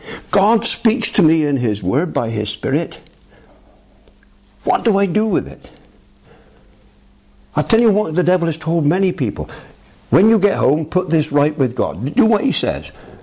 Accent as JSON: {"language": "English", "region": "England", "country": "United Kingdom", "said": "Well, I happen to be an Englishman. And I'm not saying this because I'm an Englishman, but I am an Englishman."}